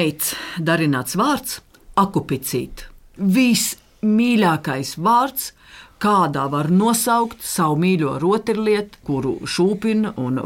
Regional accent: Kurzeme, Latvia; accent: Tamian dialect; Jā, es esmu tāmnieks no Korzemes.

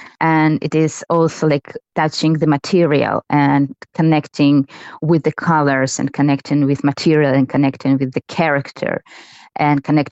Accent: Sevastopol, Crimea, Ukraine; English is a second language; I'm theater and film director. I'm from Crimea. Yeah, I'm from Sevastopol. And when in 2014 the war began, I moved to around Kyiv.

